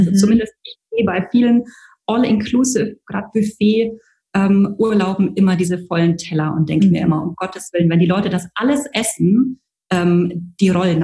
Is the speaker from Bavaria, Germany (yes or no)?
yes; Würzburg, Bavaria, Germany; also born or lived in Munich; now in Dubai, United Arab Emirates; Ja, ich bin eigentlich ein Würzburger Gewächs, habe die letzten Jahre in München gelebt und bin jetzt seit August 2018 in Dubai.